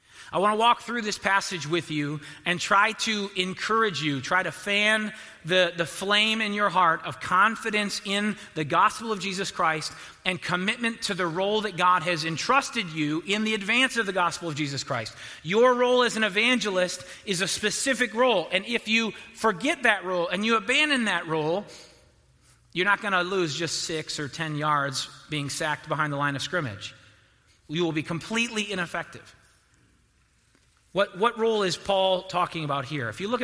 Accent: Detroit, Michigan, United States; I am from Detroit, and so I know what it's like to never win a Super Bowl

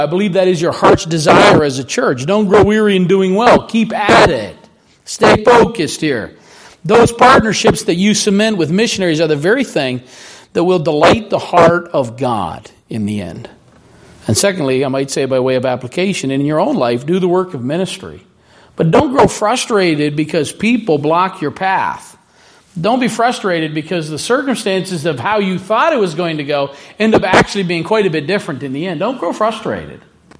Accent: Canada; I'm a Canadian in Africa, and I break my arm ice skating.

